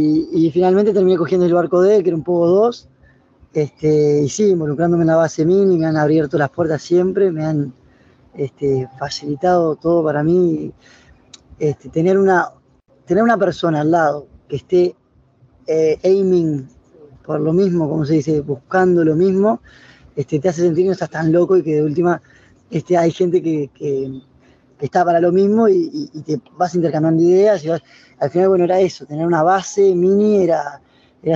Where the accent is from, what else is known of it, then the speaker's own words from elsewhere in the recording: Spain; Encaminar un proyecto de esta envergadura siendo español es difícil